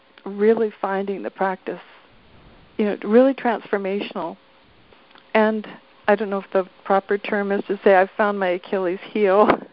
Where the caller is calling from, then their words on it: Canada; I'm calling from Canada.